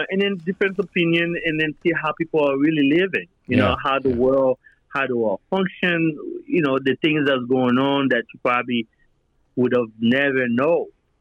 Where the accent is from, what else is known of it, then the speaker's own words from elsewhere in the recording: Brooklyn, New York, United States; I didn't want it to come from New York, although I grew up in Brooklyn. I know that too well.